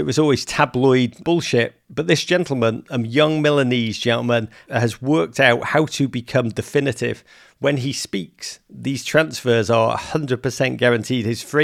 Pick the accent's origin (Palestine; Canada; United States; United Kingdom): United Kingdom; England; You know that I'm a great deflector. I'm English, so I'm filled with a deep sense of self-loathing.